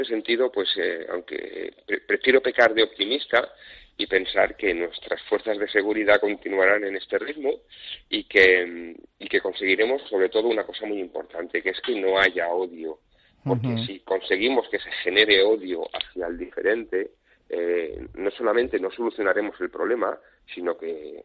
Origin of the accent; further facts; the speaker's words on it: Barcelona, Catalonia, Spain; born there; yo vivo en Barcelona, soy nacido en Barcelona, y aquí en Cataluña